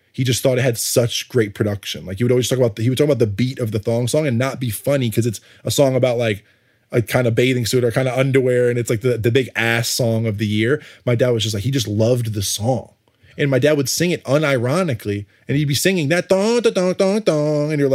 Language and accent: English; Connecticut, United States; And I grew up in Connecticut, so I was seamless. I was regionless, as far as there was no music coming. There still isn't any music coming from where I grew up. New York was the closest thing I had.